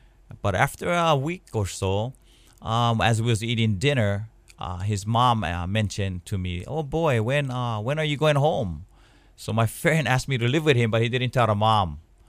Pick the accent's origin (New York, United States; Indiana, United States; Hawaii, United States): Hawaii, United States; Waipahu; So I grew up in Waipahu. So I'm originally from Waipahu. And I grew up on Pupukahi Street.